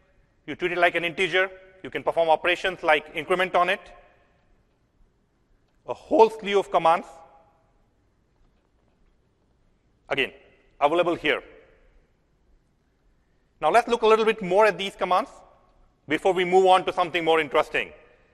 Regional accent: Pune, Maharashtra, India; I come from a city of Pune. That's my hometown.

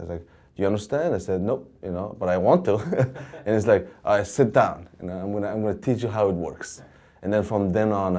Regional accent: Mongolia; moved away as an adult; now in United States; That's when I came to US to study. I'm originally from Mongolia. And when I came in 94

